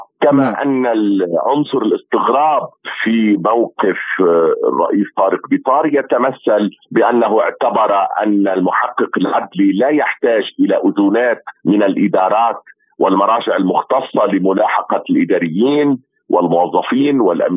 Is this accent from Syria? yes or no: no; Lebanon; ولكن يجب أن لا نكل ولا أن نمل كلبنانيين